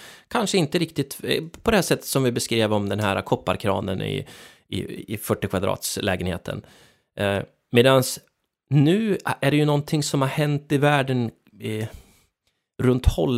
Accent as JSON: {"language": "Swedish", "country": "Sweden", "said": "som svensk representerar man definitivt inget tvärsnitt av liksom hur världen ser ut. Vi är ju knepiga här uppe i Norden"}